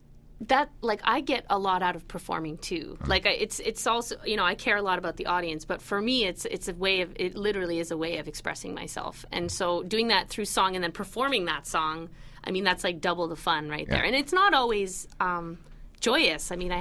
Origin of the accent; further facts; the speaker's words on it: Calgary, Alberta, Canada; now in Toronto, Canada; I'm originally from Calgary, Alberta